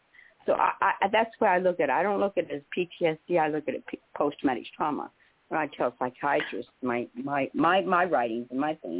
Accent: United States; I'm American native, first of all.

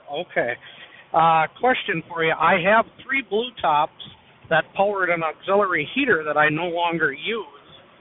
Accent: Minnesota, United States; I'm just wondering, I'm from Minnesota, had some trouble starting my truck today

